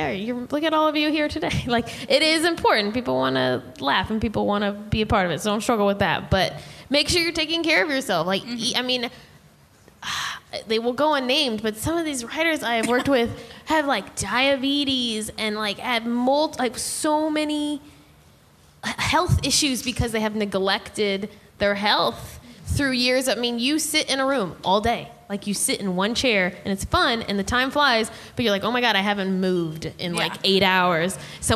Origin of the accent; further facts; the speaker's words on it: Texas, United States; now in Los Angeles, United States; I'm from Texas, too, and it's like... There's a lack of people there, you know, it's nothing like Texas out here.